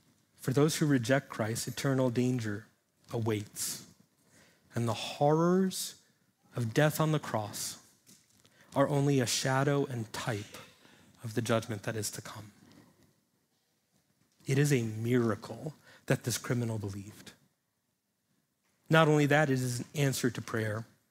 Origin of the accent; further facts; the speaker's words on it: New York City, New York, United States; there were delis, multiple delis within walking distance because I grew up in New York City.